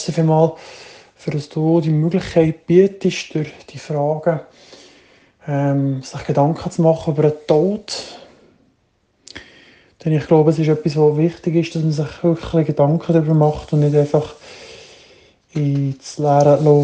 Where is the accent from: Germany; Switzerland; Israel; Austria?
Switzerland; Bern; Ich bin in Kürze 33, verlobt, ein gebürtiger Berner Oberländer.